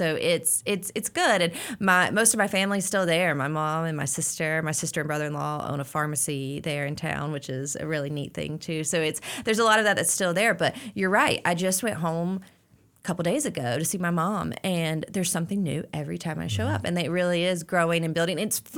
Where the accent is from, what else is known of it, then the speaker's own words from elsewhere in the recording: Lincolnton, North Carolina, United States; now in Charlotte, United States; But I grew up in Lincoln County in Lincolnton, and so not too far, but we love being in Charlotte, and this is definitely home now.